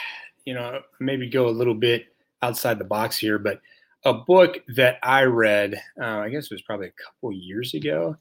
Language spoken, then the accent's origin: English; Southeast, United States; I grew up kind of in the Southeast and I've always kind of been on the East Coast side of things